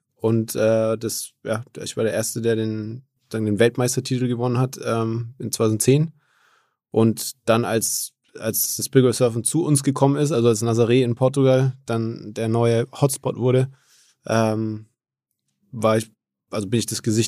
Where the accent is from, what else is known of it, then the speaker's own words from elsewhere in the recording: Nuremberg, Bavaria, Germany; also ich bin ja in Nürnberg aufgewachsen, da gibt's nicht so viel Welle.